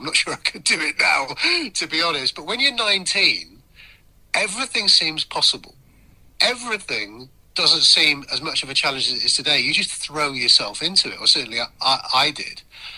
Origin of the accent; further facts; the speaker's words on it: Manchester, North West England, United Kingdom; moved away as an adult; now in London, United Kingdom; I moved house. I moved from Manchester, which is where I grew up, to London.